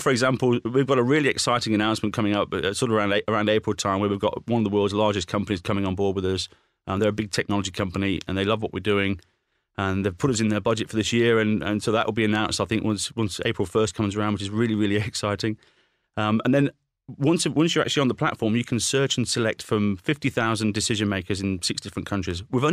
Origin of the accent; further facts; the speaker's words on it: Nottingham, East Midlands, United Kingdom; It must be something to do with the fact that I'm from Nottingham